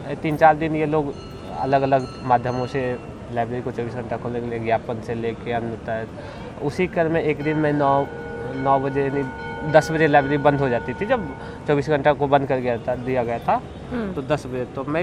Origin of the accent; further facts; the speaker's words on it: Begusarai, Bihar, India; now in Varanasi, India; मेरा अस्थाई पता मैं बेगूसराय बिहार से आ रहा हूँ और मैं साधारण परिवार से हूँ